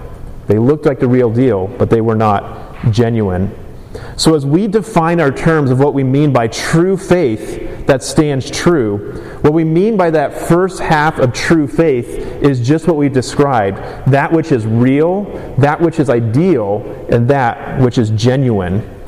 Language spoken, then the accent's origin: English; Malaysia; growing up in Malaysia, where I grew up as a missionary kid